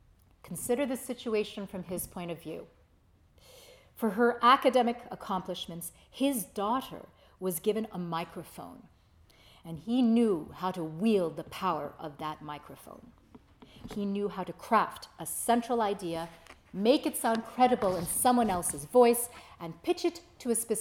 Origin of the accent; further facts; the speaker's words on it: United States; And as an American in Paris, as I explained to Chris this morning at breakfast, whatever the cause, I am always unsettled by those French demonstrations